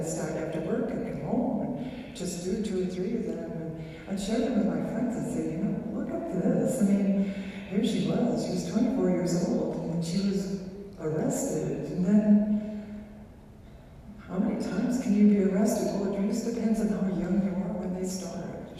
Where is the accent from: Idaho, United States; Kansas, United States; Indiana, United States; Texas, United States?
Indiana, United States; and so I'm from Indiana, and Indiana University just happened to be, I didn't know this, but happened to be the flagship university with respect to Russian studies.